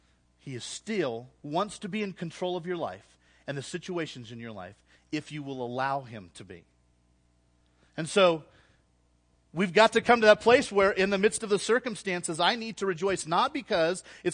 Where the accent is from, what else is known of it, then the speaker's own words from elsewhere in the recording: Iowa, United States; also born or lived in Indiana, United States; now in Colorado, United States; before we came to Colorado, we grew up in Iowa where we met and got married. And then we moved to Indiana where I served as an assistant pastor there.